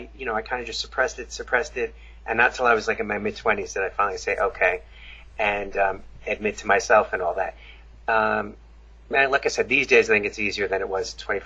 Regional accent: New York, United States; I grew up in New York, though, so my mom was from New York, my dad was from Turkey

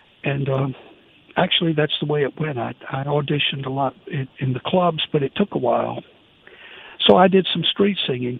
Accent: Meridian, United States; Oh, yeah. Yeah, it's like I just said. I always

